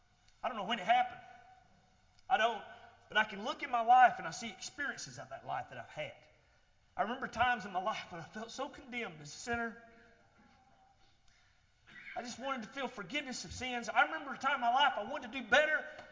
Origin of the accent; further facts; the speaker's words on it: Demarest, United States; born there; they tell me I was born there in Demarest on May the 16th, 1969.